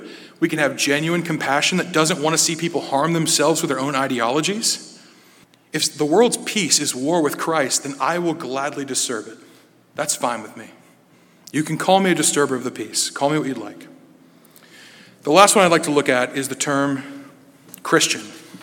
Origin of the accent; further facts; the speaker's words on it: Ohio, United States; If we're from Ohio, we're Ohioans. You know, we've actually adopted this.